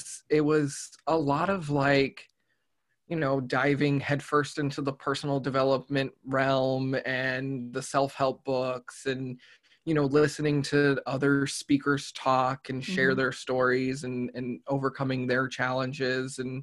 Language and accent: English; Texas, United States; I grew up in Texas, and that's currently where I'm back at.